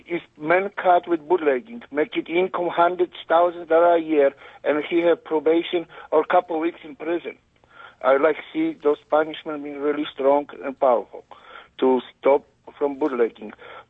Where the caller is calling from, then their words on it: Bethel, Alaska, United States; English is a second language; I'm calling from Bethel, Alaska. I live in Bethel for 28 years and running small business for 25 years.